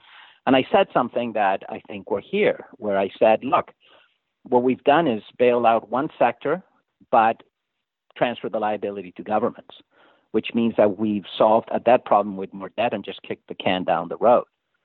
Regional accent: Canada; I'm looking at Canada being Canadian and living here.

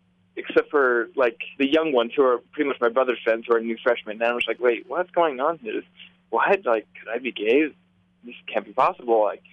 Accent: Utah, United States; also born or lived in Kansas City, United States; I was born in Kansas City, Kansas, but as a little kid, I moved over to Utah, and I grew up in the church.

